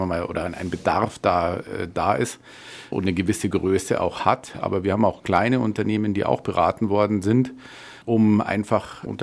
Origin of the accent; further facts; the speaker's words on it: Munich, Bavaria, Germany; born there; now in Kulmbach, Germany; bin 54 Jahre alt, gebürtig aus München, habe zwei Kinder, eine Lebensgefährtin hier in Kulmbach.